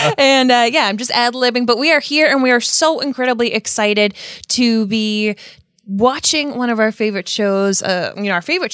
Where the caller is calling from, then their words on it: Providence, Rhode Island, United States; We're tuning in from Providence, Rhode Island, so sit back, relax, and let's all have a good cry.